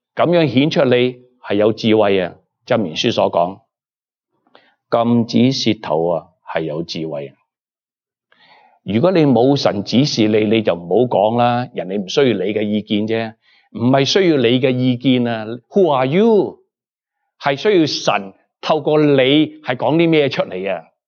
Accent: China; 你知唔知我哋中国人嗰啲碗啊

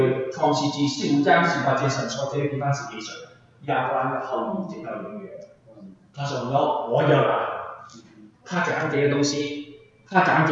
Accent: China; 为什么我们中国人要送死呢？主啊，求主你垂听为我的祷告，拯救我们这些中国人

